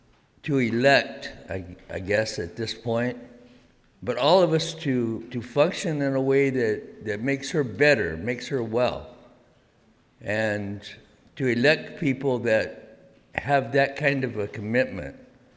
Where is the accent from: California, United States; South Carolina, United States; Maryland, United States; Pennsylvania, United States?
California, United States; Parlier; I grew up in Parlier, and a quick way to get in a fight is to talk about somebody's mama or talk about somebody's sister, you know